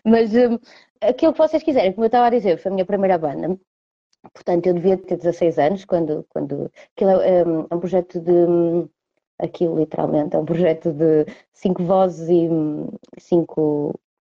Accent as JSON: {"language": "Portuguese", "town": "Espinho", "region": "Aveiro", "country": "Portugal", "lives_now": "Porto, Portugal", "said": "eu sou de Espinho, mas moro no Porto há, eu ia dizer 5 anos, mas eu digo isto, moro no Porto há 5 anos, há 5 anos, pá, é que eu digo isto. Portanto, eu moro no Porto, pá, há 8."}